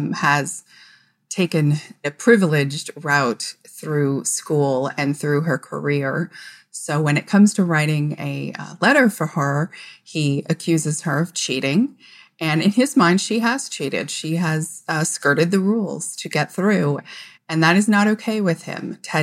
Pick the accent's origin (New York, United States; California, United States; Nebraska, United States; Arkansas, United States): California, United States; I'm from California, so I have never gone to a school in the Northeast like this